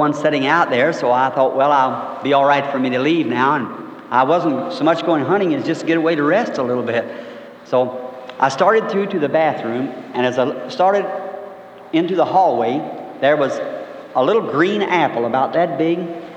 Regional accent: Kentucky, United States; born there; I was born in Kentucky.

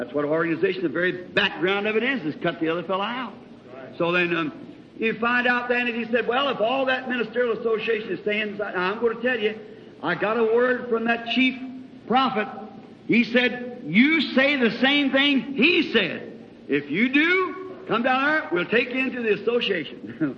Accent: Ireland

